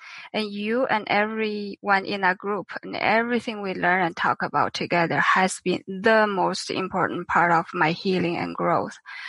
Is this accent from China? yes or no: yes; China; English is a second language; moved away as an adult; now in Canada; I grew up in China. I was 28 when I came to Canada.